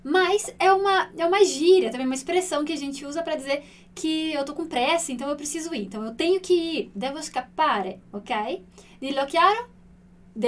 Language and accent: Portuguese; northern Italy, Italy; Portuguese is a second language; Itália, principalmente no sul. Eu cresci no norte, né?